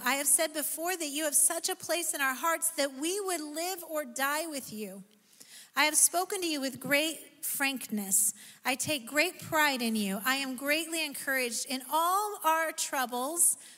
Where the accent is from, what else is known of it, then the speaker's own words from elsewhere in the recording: Oregon, United States; When I'm from Central Oregon, and when you go from on Highway 97 from Bend to Sun River, there are these huge signs that say, control noxious weeds.